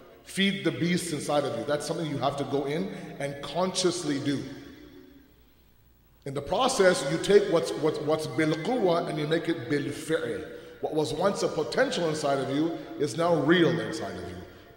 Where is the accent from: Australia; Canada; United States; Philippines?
Canada; Toronto, Ontario; born and raised in Toronto, went to uni in Toronto, worked for corporate in Toronto